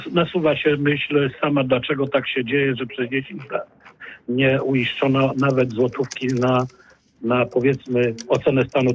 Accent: Poznań, Greater Poland Voivodeship, Poland; my jako poznaniacy, Wielkopolanie

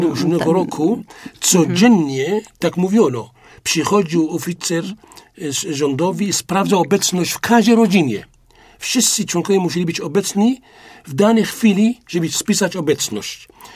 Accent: Syria; Polish is a second language; w moim regionie, skąd pochodzę, ja pracowałem sam przy tych miejscach, gdzie ropę wydobywano naftową.

